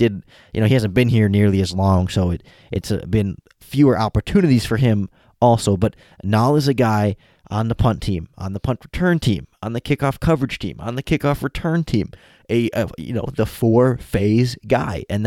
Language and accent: English; Wisconsin, United States; I will always say Oregon. That's how I was raised here in Wisconsin.